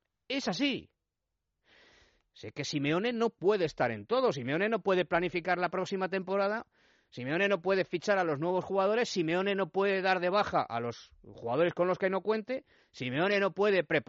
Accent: Madrid, Community of Madrid, Spain; aunque soy madridista, soy madrileño y quiero y respeto al Atlético de Madrid.

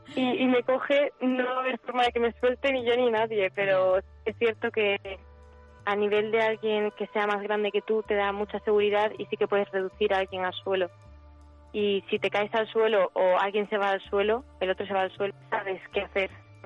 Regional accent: Cartagena, Region of Murcia, Spain; now in Madrid, Spain; Bueno, pues yo vengo de Cartagena. Ahora mismo estoy en Madrid

